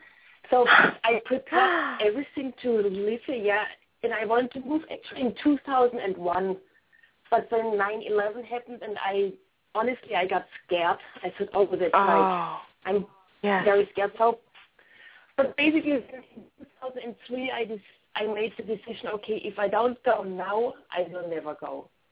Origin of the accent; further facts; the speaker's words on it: Germany; an extended trip to my hometown, Germany. I played in Germany also, and I visited my family for 3 weeks.